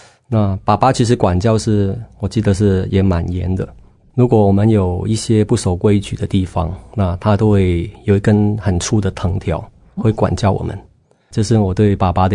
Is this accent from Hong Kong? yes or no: yes; Hong Kong; 是，我是香港人。